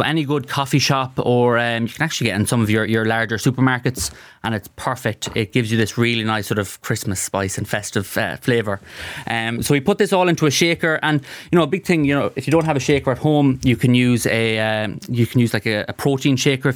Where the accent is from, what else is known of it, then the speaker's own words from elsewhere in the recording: Connacht, Ireland; because I know growing up in Leitrim.